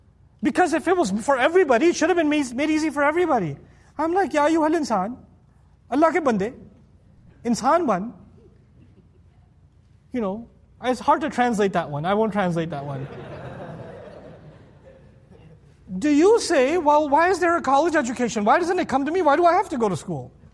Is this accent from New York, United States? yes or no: yes; New York, United States; I'm from New York, I think this is nice weather, actually.